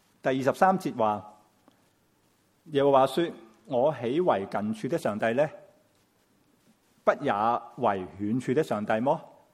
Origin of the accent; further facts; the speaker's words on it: China; 我们中国人都有句说话，举头三尺有神明。